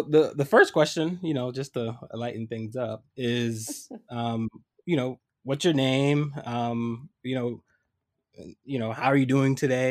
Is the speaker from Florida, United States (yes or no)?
no; Massachusetts, United States; I'm from Massachusetts, so we're neighbors in that way, you know.